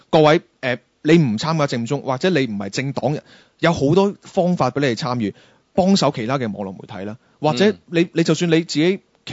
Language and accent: Cantonese; Hong Kong; 我嘅猶豫同香港好多香港人一樣